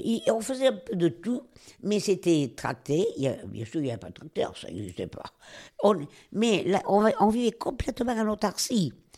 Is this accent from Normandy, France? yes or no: no; Paris, Île-de-France, France; now in Landes, France; Et quand on vient de Paris, on prend sa douche tous les soirs. Qu'on tombe ici, dans les Landes, pas d'eau, rien